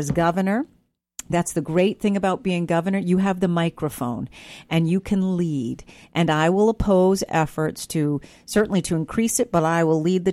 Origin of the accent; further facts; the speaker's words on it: Maine, United States; When I have said to people outside of this state that I'm from Maine, their faces light up, right?